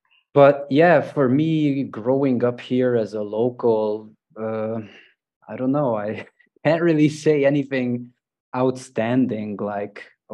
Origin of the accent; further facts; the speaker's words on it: Budapest, Hungary; So yeah, it's a really interesting city to live in. I mean, Hungary in general is definitely a must visit